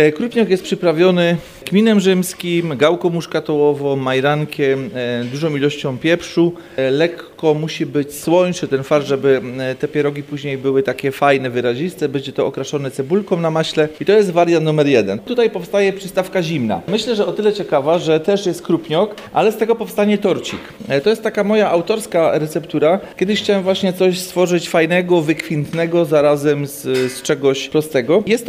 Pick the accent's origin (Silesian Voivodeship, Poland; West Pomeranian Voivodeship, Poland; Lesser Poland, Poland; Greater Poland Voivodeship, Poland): Silesian Voivodeship, Poland; taka zimna forszpajza, jak to się go do u nas na Śląsku.